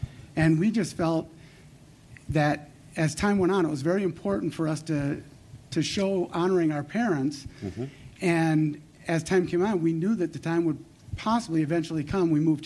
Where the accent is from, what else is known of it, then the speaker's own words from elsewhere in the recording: Chicago, Illinois, United States; But we're from the Chicago area, born and raised up there.